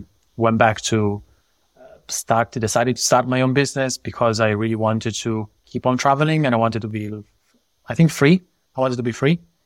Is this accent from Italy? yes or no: yes; Italy; moved away as an adult; I'm originally from Italy. I left Italy in my early 20s after a degree in psychology